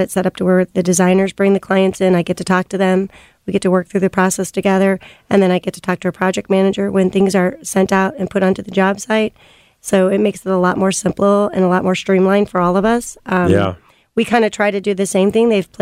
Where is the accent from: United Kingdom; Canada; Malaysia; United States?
United States; St. Louis, Missouri; I was born and raised in St. Louis. I was born into the appliance industry.